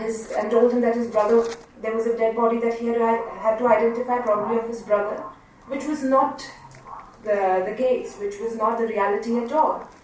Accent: Jammu and Kashmir, India; English is a second language; Like I said, when I was growing up in Kashmir, and we used to have at 5:30 in the evening. I'm talking about early 90s, I used to live in downtown.

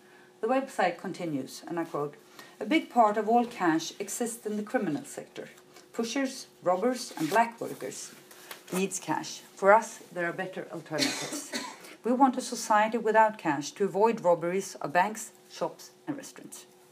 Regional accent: Sweden; But as my home country, I know it well.

